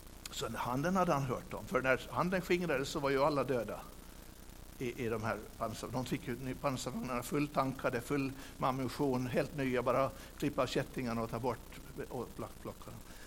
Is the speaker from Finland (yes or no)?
yes; Åland, Finland; ni vet, som vi ålänningar kan då